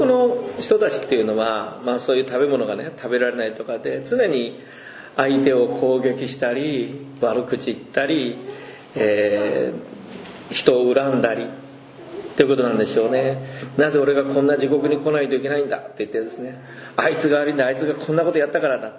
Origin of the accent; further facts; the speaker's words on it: Kyushu, Japan; 例えば私は九州出身ですけども